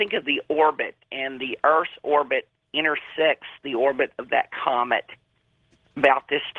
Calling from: Huntsville, Alabama, United States; Huntsville, Alabama.

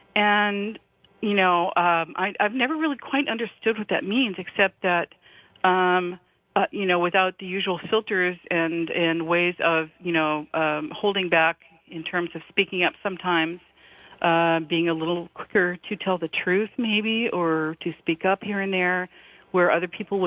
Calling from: Portland, Oregon, United States; I'm calling from Portland, Oregon.

